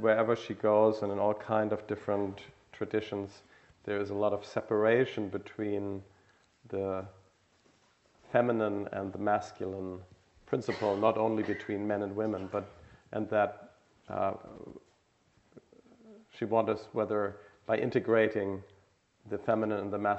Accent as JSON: {"language": "English", "country": "Germany", "said": "She's from Germany, I'm too."}